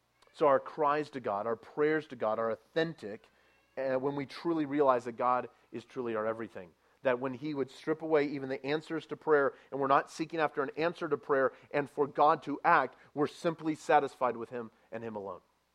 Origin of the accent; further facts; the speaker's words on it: California, United States; I grew up in Southern California, just to give you some context.